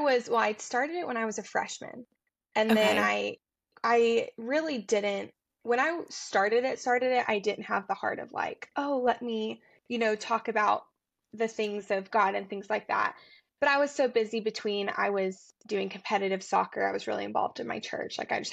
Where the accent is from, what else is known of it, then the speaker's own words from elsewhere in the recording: Tennessee, United States; And we just moved back to Tennessee. So I'm from Tennessee.